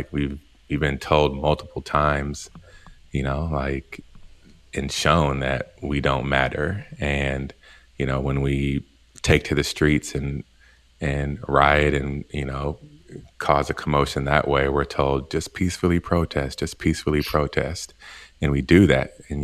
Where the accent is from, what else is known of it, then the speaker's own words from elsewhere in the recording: Oakland, California, United States; was Black, and so I'm half Black, and going through you know what I've been through with that, and growing up in Oakland